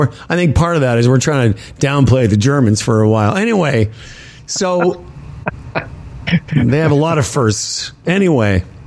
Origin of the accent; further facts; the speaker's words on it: Canada; It bugs me as a Canadian.